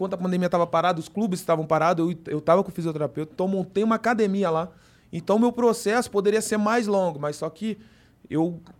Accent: Volta Redonda, Rio de Janeiro, Brazil; Sou de Volta Redonda, nascido e criado

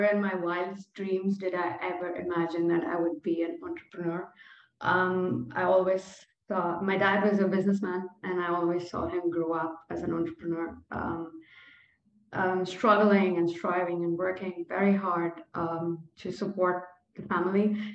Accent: India; English is a second language; moved away as an adult; also born or lived in Germany; now in Netherlands; I'm an Indian living in the Netherlands. It's been 10 years since I got out of India, and I've been living in Europe. I was in Germany briefly for my master's and my PhD. And then I moved to Netherlands shortly before the pandemic

